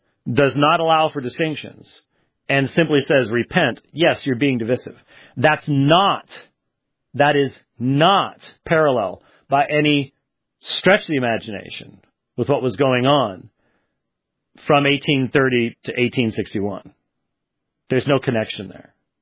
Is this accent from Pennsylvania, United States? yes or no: yes; Pennsylvania, United States; also born or lived in Minnesota; now in Arizona, United States; I was born in Minnesota. Raised in Pennsylvania, and then Arizona is neither south nor north.